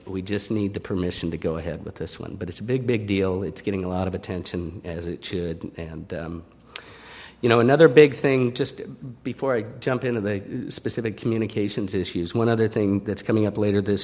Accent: California, United States; But as a Californian, I was proud of that.

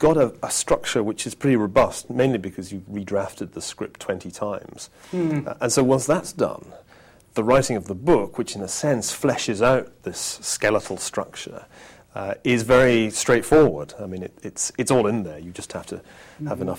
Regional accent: Scotland, United Kingdom; born there; I was born in Scotland in 1964

